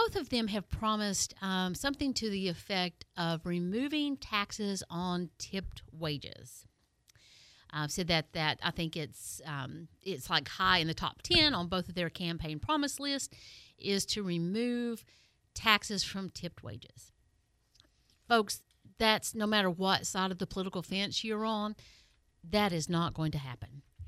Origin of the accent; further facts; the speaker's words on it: Tennessee, United States; I'm from East Tennessee, so this is kind of a personal reference